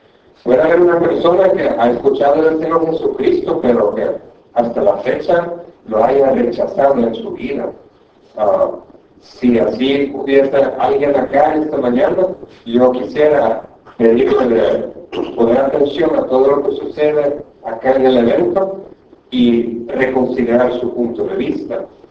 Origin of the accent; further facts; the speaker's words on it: Belgium; moved away as an adult; soy de Bélgica, tengo 11 años ya de estar en este país